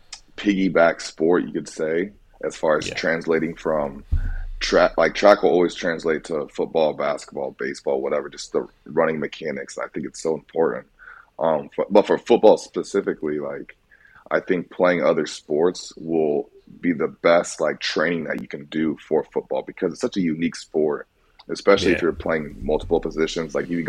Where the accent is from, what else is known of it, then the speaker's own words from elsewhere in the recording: Iowa, United States; Growing up in Iowa, though, it's a very, it's the Midwest. Iowa's known for its agriculture. My mom's side of the family, all of them are farmers and everything.